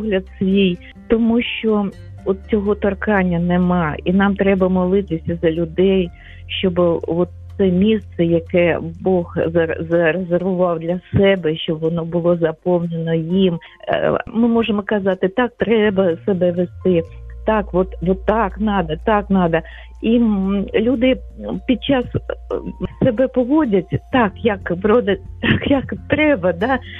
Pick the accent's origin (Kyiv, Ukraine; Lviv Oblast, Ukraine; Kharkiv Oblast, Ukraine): Kharkiv Oblast, Ukraine; Kharkiv; я з Харкова.